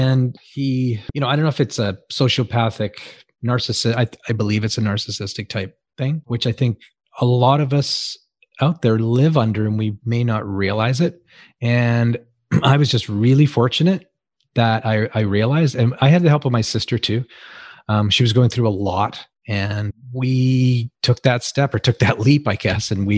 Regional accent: Wales, United Kingdom; And he left England, or I'm from Wales, and they left on a boat. We didn't fly over. We were a people mover boat. We didn't have any money. We came to a new country, a new land.

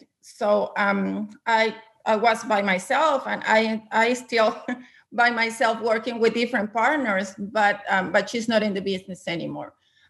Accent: Venezuela; English is a second language; I was born and raised in Latin America, actually in Venezuela, which is South America.

